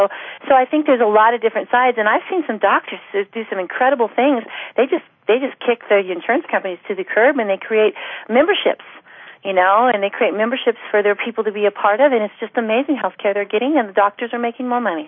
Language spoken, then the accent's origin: English; Oregon, United States; So I was born and raised in Oregon, as I hear that you also were raised in Oregon.